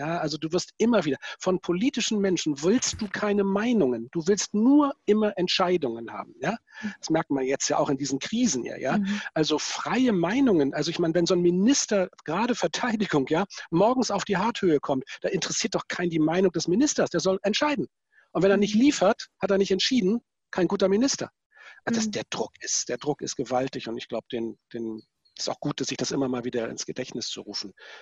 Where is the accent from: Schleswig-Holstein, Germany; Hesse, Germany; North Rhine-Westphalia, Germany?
Schleswig-Holstein, Germany; Itzehoe; weil ich mit 14 einen Pastor in Itzehoe, da wo ich herkomme, kennengelernt habe